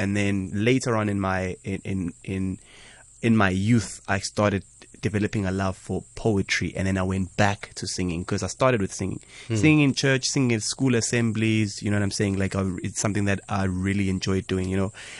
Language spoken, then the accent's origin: English; Greytown, KwaZulu-Natal, South Africa; also born or lived in Pietermaritzburg; So, as you know … I'm originally from KZN. I was born in Pietermaritzburg, and then I was adopted in Greytown.